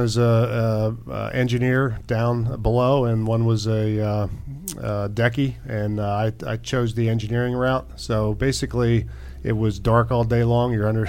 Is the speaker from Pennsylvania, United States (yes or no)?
yes; Altoona, Pennsylvania, United States; In the country. My parents had 12 acres and surrounded by farms and mountains and good stuff.